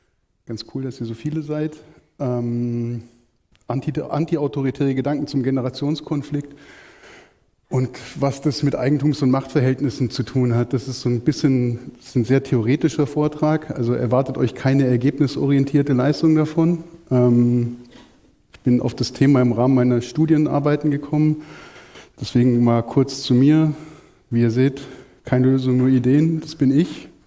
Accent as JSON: {"language": "German", "town": "Munich", "region": "Bavaria", "country": "Germany", "tie": "born there", "said": "bin gebürtiger Münchner und seit Mitte der 90er in München so subkulturell relativ viel unterwegs"}